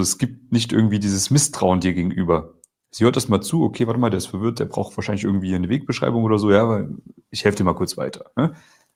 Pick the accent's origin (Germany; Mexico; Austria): Germany; Ich komme ja aus Deutschland, hörst du ja wahrscheinlich. Piefke, oder?